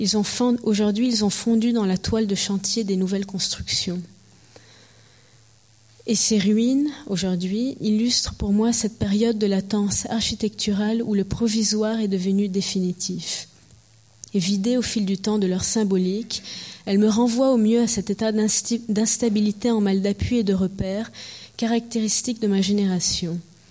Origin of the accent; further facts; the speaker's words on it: Rome, Lazio, Italy; also born or lived in Paris; Donc je suis née, je le répète pour la millième fois, pardon, mais donc je suis née à Paris, j'ai grandi à Rome et je suis libanaise.